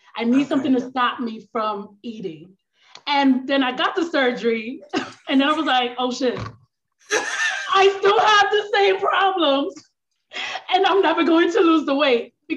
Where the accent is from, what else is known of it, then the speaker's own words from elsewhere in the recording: New York City, New York, United States; I'm from New York, the boogie down Bronx.